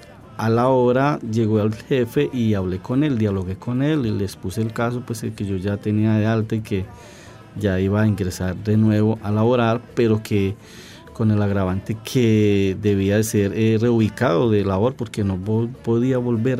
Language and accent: Spanish; Colombia; escogí un tema que es relativamente nuevo en mi país, hace poco lo vengo escuchando y me encanta porque habla de mi país y de la alegría de su gente